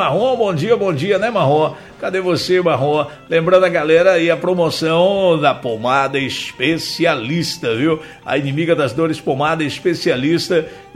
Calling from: Ilhéus, Bahia, Brazil; de Ilhéus. Eu sou de Maria Jap.

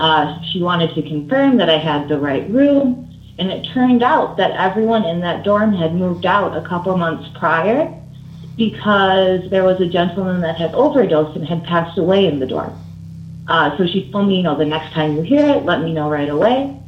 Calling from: Milwaukee, Wisconsin, United States; I'm calling from Milwaukee.

